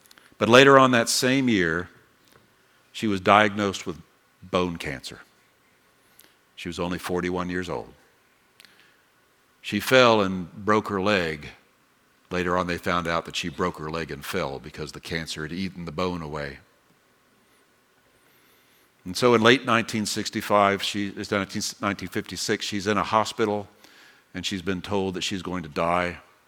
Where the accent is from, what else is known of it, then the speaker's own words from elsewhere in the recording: New York City, New York, United States; I speak as a New Yorker, so I can say that.